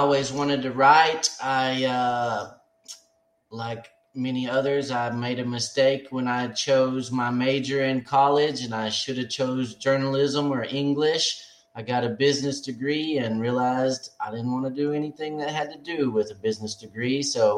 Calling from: Abernathy, Texas, United States; I am joining you from my office in Abernathy, Texas.

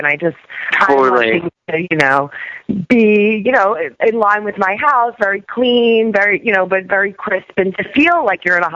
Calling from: Roslyn, New York, United States; I'm calling from Roslyn, New York.

